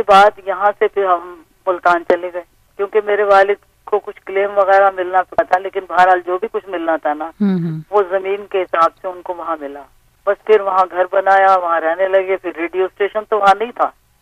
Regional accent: Delhi, India; now in Lahore, Pakistan; دہلی سے لاہور میں آئے نا؟

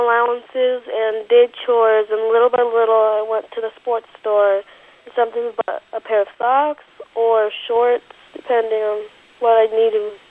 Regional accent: Zimbabwe; first off, I'm from Zimbabwe.

